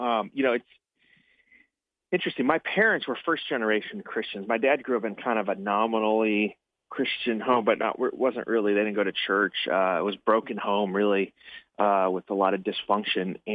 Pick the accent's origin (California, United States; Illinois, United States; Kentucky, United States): Illinois, United States; Chicago; I grew up in the Chicago suburbs, born and raised there, and I still have some fondness for my home state and home city, you know, so I'm consider myself a Midwesterner.